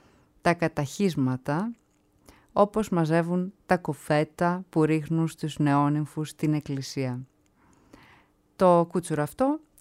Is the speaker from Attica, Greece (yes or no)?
no; Trikala, Thessaly, Greece; έτσι όπως τραγουδιέται στον τόπο μας, στον τόπο μου, τα Τρίκαλα.